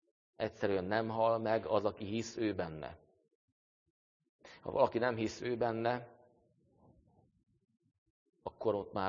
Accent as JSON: {"language": "Hungarian", "country": "Hungary", "said": "Magyar állampolgárok? Igen, magyarok is vagyunk."}